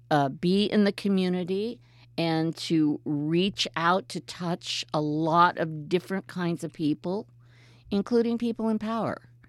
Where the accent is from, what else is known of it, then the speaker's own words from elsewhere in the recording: Denver, Colorado, United States; You know, I'm an Army brat, but I grew up primarily in Denver.